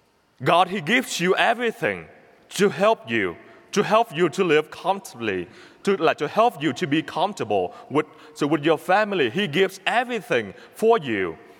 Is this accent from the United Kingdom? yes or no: no; Vietnam; English is a second language; moved away as an adult; now in United States; I came to the U.S. 7 years ago, and because I grew up poor in Vietnam, back to Vietnam. I was so poor, I grew up in a small hometown, a poor village in Vietnam. And then I came here 7 years ago